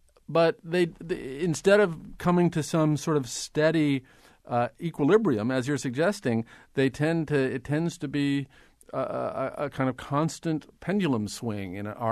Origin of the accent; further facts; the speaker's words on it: Omaha, Nebraska, United States; And I remember growing up in Omaha, Nebraska, the child of Depression people, my parents, that is